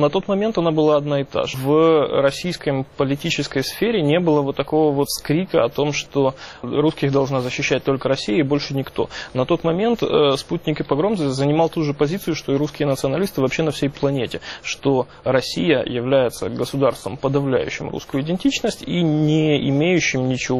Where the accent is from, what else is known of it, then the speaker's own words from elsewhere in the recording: Ukraine; Ну, в политическом смысле у меня паспорт гражданина Украины. Очевидно, что я украинец. Я принадлежу к украинской политической нации